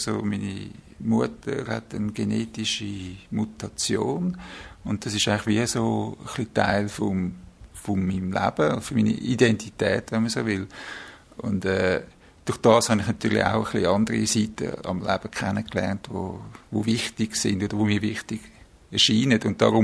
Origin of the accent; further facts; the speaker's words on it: Zug, Switzerland; ich bin 56. Ich bin ursprünglich aus dem Kanton Zug, dort aufgewachsen.